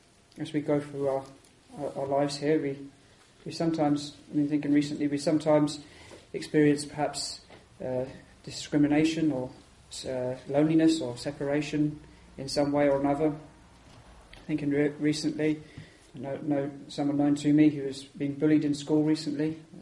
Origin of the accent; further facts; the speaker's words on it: England, United Kingdom; now in Wales; I moved to Wales as an Englishman